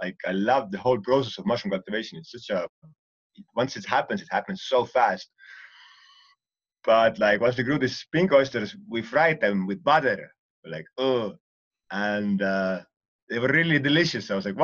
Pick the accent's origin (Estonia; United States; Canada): Estonia; because I'm from Estonia, and that's very common that everybody goes and picks their own mushrooms in autumn time.